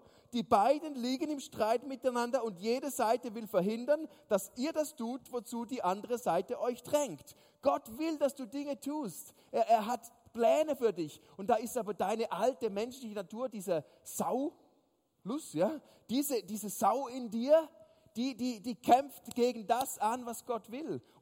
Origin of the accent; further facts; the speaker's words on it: Switzerland; Bei uns in der Schweiz heißen Teen Nights, das sind so Abende von 8 bis 10. Aber das ist in Deutschland Teen Night.